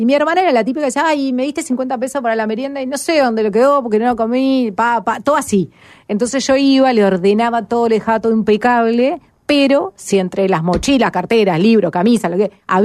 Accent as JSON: {"language": "Spanish", "region": "Montevideo", "country": "Uruguay", "tie": "born there", "said": "yo nací en Pocitos, ahí donde arranca, enfrente de la estación de servicio que está Eyauri, Santiago Vázquez."}